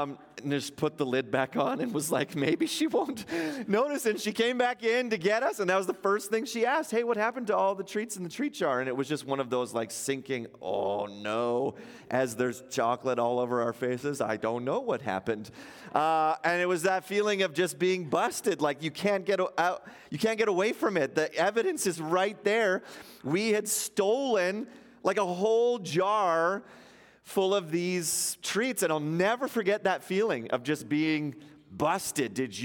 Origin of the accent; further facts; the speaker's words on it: Ontario, Canada; Many of you know I grew up in Ontario